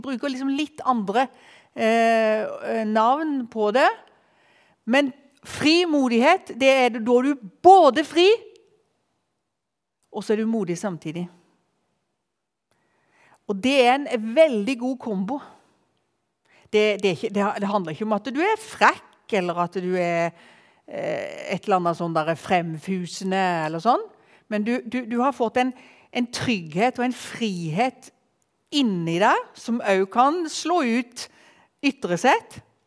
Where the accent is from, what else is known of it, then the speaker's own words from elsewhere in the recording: Tromøya, Agder, Norway; Jeg kommer fra Tromøya ut forbi Arendal, der jeg vokste opp. Men der flyttet jeg ganske tidlig ifra og har bodd på Kvitsund.